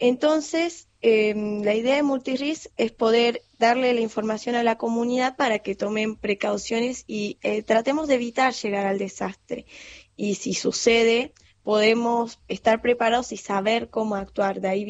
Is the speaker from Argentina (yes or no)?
yes; Villa Carlos Paz, Córdoba, Argentina; yo soy de Carlos Paz y vivo muy cerca de lo que sería la ruta Córdoba.